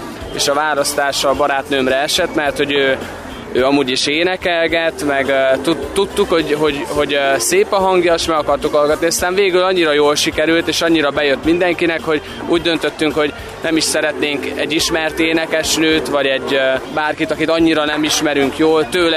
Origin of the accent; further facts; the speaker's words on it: Gheorgheni, Harghita, Romania; ami is kisváros, ahonnan jövünk, Gyergyószent Miklós